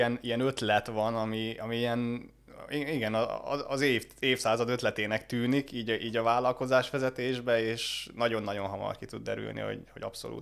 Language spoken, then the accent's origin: Hungarian; Hungary; moved away as an adult; nem is az, hogy magyar vagyok, hanem az, hogy nem ott nőttem fel, tudod. Tehát én 6 éve szinte egy nagyon minimális nyelvtudásot cseppentem oda